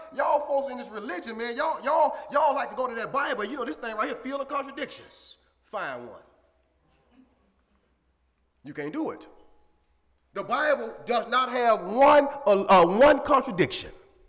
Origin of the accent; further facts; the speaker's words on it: Montgomery, Alabama, United States; I grew up in Montgomery, Alabama. And in the summertime, it get hot in Montgomery, Alabama.